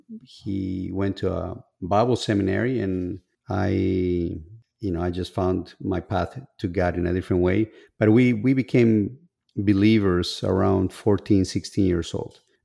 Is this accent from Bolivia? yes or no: yes; Bolivia; moved away as an adult; And I was born in Bolivia. Until I was about 18 years old, I left Bolivia, but I grew up there, and I was very ambitious.